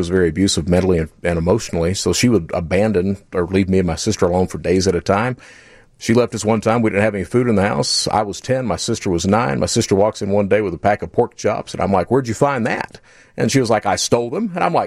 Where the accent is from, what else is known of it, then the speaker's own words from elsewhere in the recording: Kentucky, United States; I'm from Eastern Kentucky. So I come from a family of fraudsters.